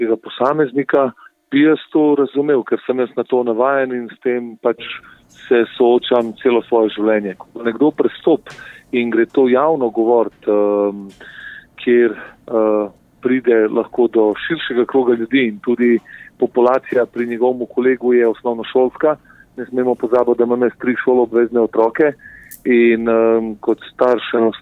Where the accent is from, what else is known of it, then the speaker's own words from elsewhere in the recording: Ljubljana, Central Slovenia, Slovenia; born there; jaz v bistvu kot rojen Ljubljančan, rojen državljan v Sloveniji soočam cel cajt s tem